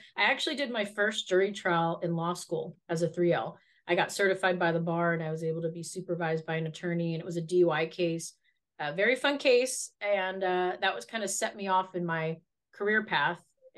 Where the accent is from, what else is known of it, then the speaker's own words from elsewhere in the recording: Oakland, California, United States; Yes, I'm from the West Coast. I thought you were going to say San Francisco. I'm from the Oakland area. So I'm right in the East Bay.